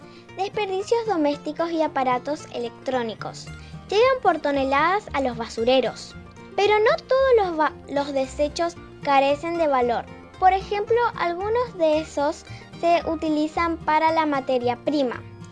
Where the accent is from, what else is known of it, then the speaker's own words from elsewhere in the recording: Clorinda, Formosa, Argentina; soy de quinto A. Soy de la escuela número 21 de la República del Paraguay, soy de Clorinda Formosa